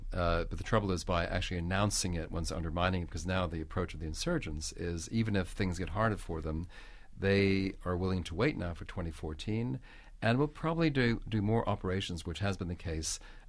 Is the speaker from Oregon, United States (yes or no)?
no; New York, United States; now in Geneva, Switzerland; I'm based in Geneva. I'm originally actually from New York, but I was one of these mongrels, you know, living in different parts of the world. No, I'm based in Geneva